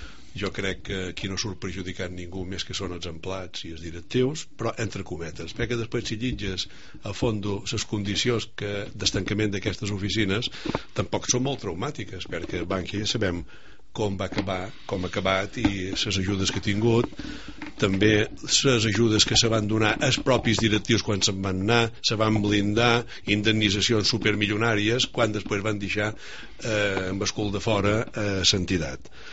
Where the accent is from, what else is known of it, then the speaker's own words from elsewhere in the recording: Balearic Islands, Spain; que som de Menorca, sa roqueta.